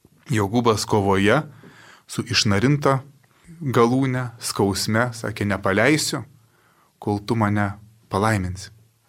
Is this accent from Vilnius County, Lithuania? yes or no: no; Tauragė, Tauragė County, Lithuania; aš su ja užaugau savo gimtoje Tauragės parapijoje